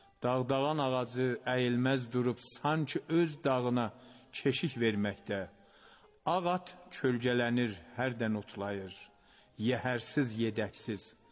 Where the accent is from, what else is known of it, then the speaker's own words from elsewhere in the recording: Tabriz, East Azerbaijan, Iran; Mən Təbrizdə olanda Qaradağlıyam. Təbrizdən çıxanda Azərbaycanlıyam. Demək ola İrandan çıxanda da İranlıyam.